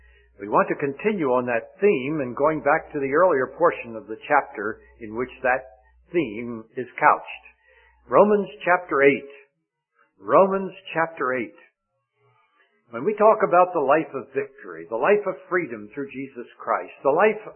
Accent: New Jersey, United States; we come from New Jersey, back in the highly populated area of the Northeast

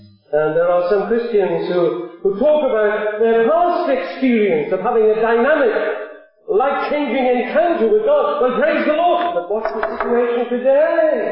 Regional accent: Italy; I come from Italy

